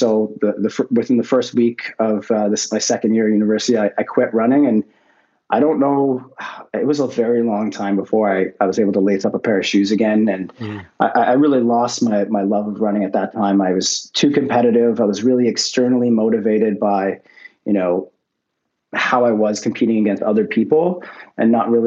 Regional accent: Ottawa, Ontario, Canada; And I grew up in Ottawa, but I eventually moved to the Belleville area.

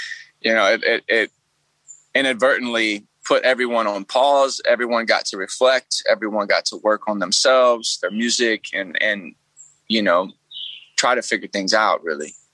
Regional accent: Alabama, United States; You know, I'm from Alabama, the heart of it, you know.

